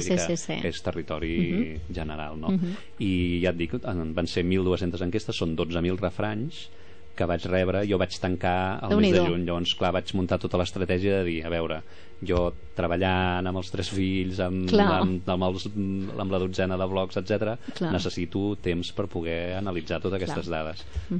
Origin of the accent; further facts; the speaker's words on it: Vallromanes, Catalonia, Spain; com parlo de temes del meu poble de Vallromanes, el Vallès Oriental